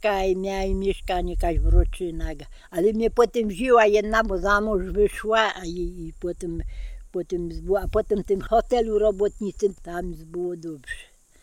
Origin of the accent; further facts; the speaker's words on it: Kłocież, Silesian Voivodeship, Poland; born there; Urodziłam się, dajmy na to, w Kłocieżu, ale to potem przepisali na Ślemień, ale urodzona była w Kłocieżu.